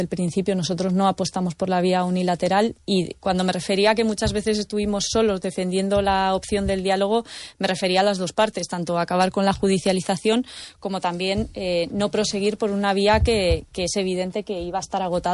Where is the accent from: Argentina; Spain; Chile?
Spain; Navarre; Yo que soy navarra, en nuestras tierras diré que está como muy enraizado y es muy profundo